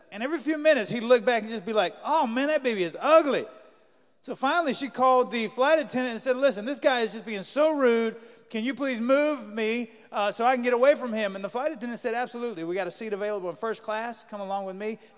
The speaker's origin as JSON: {"language": "English", "region": "Georgia", "country": "United States", "tie": "born or raised there", "said": "I grew up in Georgia a lot of my life."}